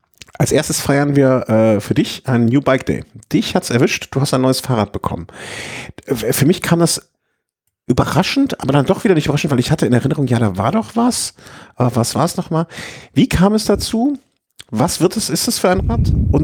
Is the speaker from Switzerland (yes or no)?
no; Düsseldorf, North Rhine-Westphalia, Germany; born there; Ich bin geboren in Düsseldorfer, ich darf das.